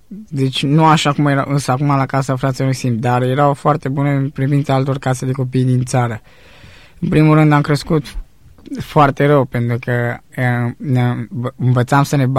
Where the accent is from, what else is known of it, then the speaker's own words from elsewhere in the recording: Oltenia, Romania; am crescut și mai ales că am crescut în Oltenia